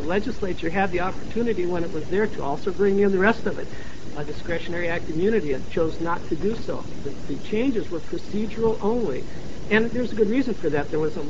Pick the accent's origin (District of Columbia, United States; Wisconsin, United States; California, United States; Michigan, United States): Wisconsin, United States; Richmond Center; from Richmond Center, and I have an office in Hillsboro